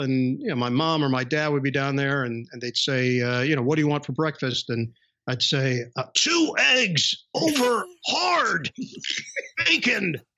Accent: New York, United States; Yeah, growing up in New York, you know where I'm going.

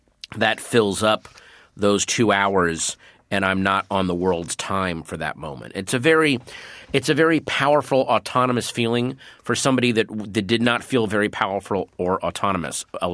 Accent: East Coast, United States; growing up on the East Coast

